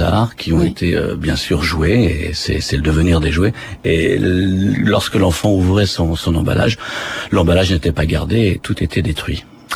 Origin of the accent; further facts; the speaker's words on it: Normandy, France; born there; Moi, je suis né dans l'Eure, en Normandie.